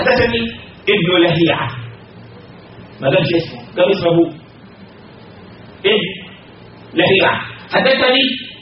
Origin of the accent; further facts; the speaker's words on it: Egypt; واحد مثلا بيدلعه، عندنا في مصر بيدلعه